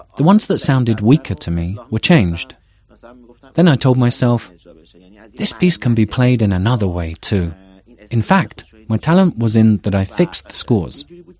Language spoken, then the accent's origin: English; Tehran, Tehran Province, Iran; English is a second language; I was born in Tehran on April 10, 1984. I grew up in a cultural family.